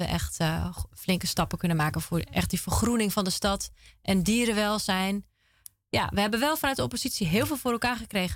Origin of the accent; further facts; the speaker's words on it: Zaandam, North Holland, Netherlands; In Zaandam.